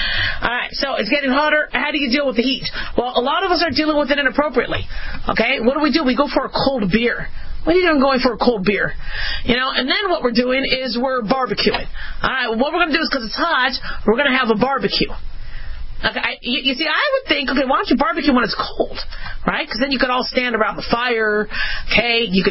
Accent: Phoenix, Arizona, United States; also born or lived in Los Angeles; I was born in L.A., so, you know, would see rain. And then when I grew up in Phoenix, it was just, you know, you saw a lot of suns.

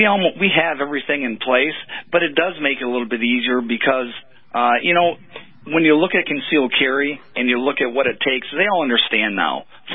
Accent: Ohio, United States; Of course, I'm from Ohio.

